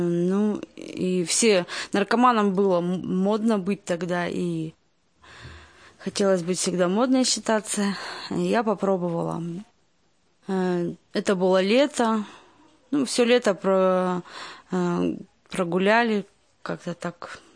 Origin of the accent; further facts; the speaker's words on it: Nizhny Tagil, Sverdlovsk Oblast, Russia; мне 30 лет. Родилась и выросла в Нижнем Тагиле.